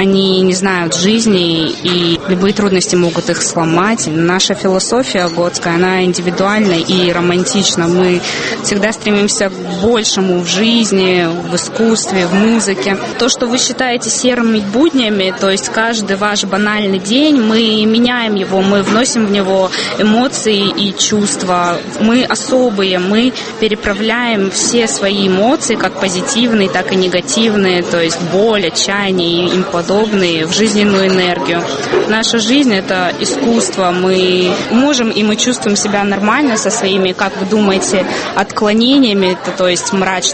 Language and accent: Russian; Moscow Oblast, Russia; мне 18 лет, я из Подмосковья.